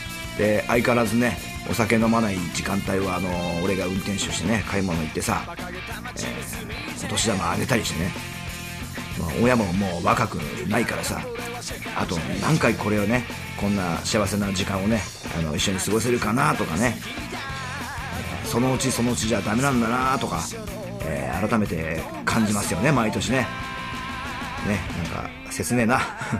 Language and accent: Japanese; Ibaraki, Japan; 今回も俺ね、年末年始はね、地元茨城県へと行ってまいりまして